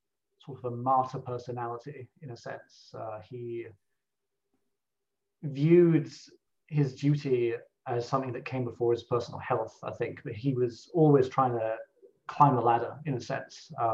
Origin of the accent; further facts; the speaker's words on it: Scotland, United Kingdom; which, you know, as a Scot, it's fine, you know, it's cool.